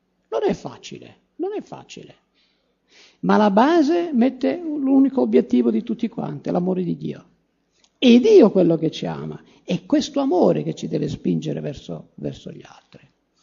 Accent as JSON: {"language": "Italian", "region": "Sicily", "country": "Italy", "tie": "born there", "said": "Io sono nato in Sicilia, alcuni dicono ma non sai nuotare, io non so nuotare. Uno perché sono nato in montagna, io la prima volta che ho visto il mare avevo 15 anni."}